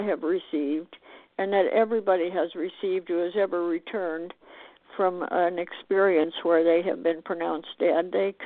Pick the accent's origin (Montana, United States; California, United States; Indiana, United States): Montana, United States; now in Arizona, United States; I come from Montana, and I've lived in heavy snow, and I'm happy to be in Arizona.